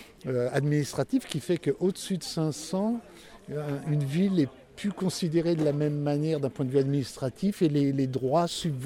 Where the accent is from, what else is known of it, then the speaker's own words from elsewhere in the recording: Provence-Alpes-Côte d'Azur, France; also born or lived in Ardèche; je viens des Hautes-Alpes, je viens même de l'Ardèche.